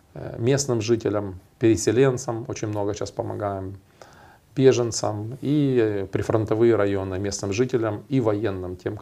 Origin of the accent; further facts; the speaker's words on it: Dnipro, Dnipropetrovsk Oblast, Ukraine; Я из города Днепр, из церкви Відродження, Возрождения ЕХБ.